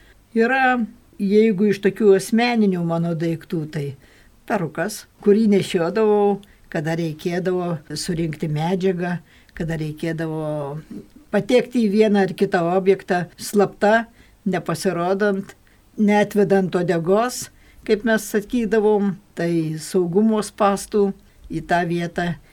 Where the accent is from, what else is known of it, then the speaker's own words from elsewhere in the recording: Kelmė, Šiauliai County, Lithuania; Man mokantis penktoje klasėje į mano tėviškės parapiją į Kelmę atvyko